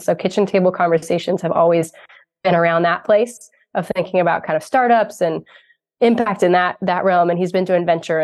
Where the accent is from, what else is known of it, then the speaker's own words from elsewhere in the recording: Virginia, United States; I'm from Central Virginia originally, so it feels like home in many ways.